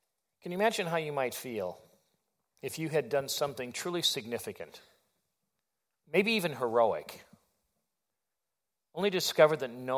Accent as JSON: {"language": "English", "town": "Wisconsin Rapids", "region": "Wisconsin", "country": "United States", "tie": "born or raised there", "said": "Now, I grew up in Wisconsin Rapids. Stevens Point, Wisconsin was our archenemy."}